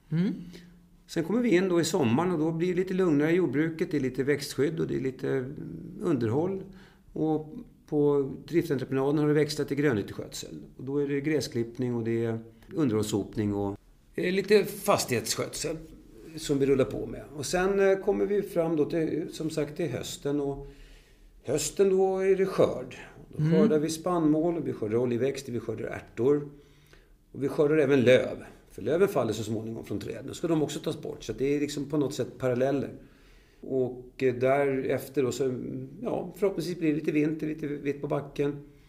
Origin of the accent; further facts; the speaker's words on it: Upplands Väsby, Stockholm County, Sweden; Jag är född och uppvuxen i Upplands Väsby och hade egentligen ingen lantbruksanknytning överhuvudtaget.